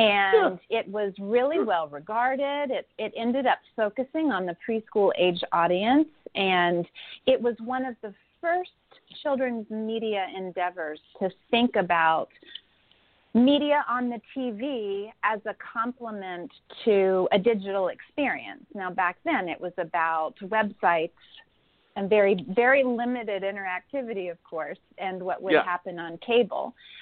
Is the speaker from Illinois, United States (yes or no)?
no; Florida, United States; now in New York City, United States; I am calling from New York City right now, but I have to echo your shout out to the Tampa Bay Buccaneers as I'm a native Floridian.